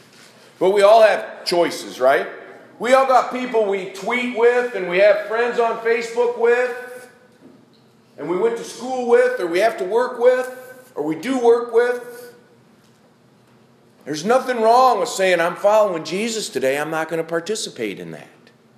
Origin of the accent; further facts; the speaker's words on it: Michigan, United States; And I grew up in Michigan.